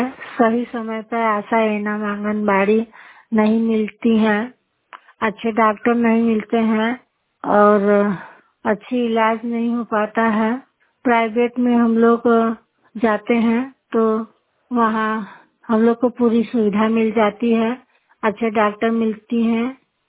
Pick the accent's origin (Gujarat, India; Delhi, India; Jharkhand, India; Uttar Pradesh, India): Uttar Pradesh, India; Jignauri; मेरा उम्र 48 साल है, मैं गांव जिगनौरी मिर्जापुर की रहने वाली हूँ।